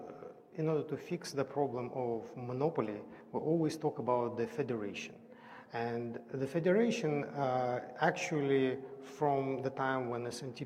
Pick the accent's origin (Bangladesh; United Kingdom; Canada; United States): Canada; Sorry, I'm Canadian, I'm floating here.